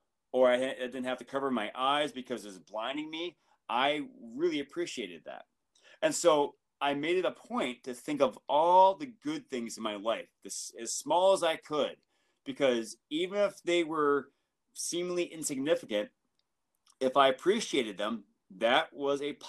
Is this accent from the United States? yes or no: yes; Michigan, United States; my brother, who I grew up in Michigan, as did my brother, because they like to keep families together. He still lives in Michigan.